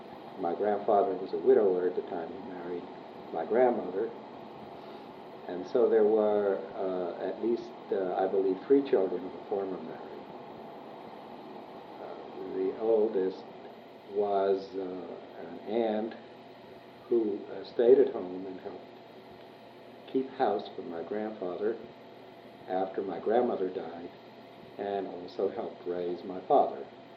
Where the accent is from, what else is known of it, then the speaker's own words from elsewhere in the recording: Warsaw, Masovian Voivodeship, Poland; born there; English is a second language; moved away; I was born in Warsaw on May 1st, 1923. My mother was Polish. My father was Russian.